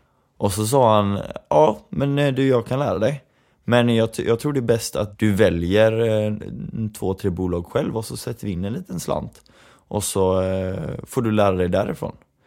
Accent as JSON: {"language": "Swedish", "town": "Kungsbacka", "region": "Halland County", "country": "Sweden", "said": "egentligen kommer jag från Kungsbacka från början, men jag har flyttat en hel del lite fram och tillbaka. Så jag brukar säga Västra Götaland-regionen generellt sett."}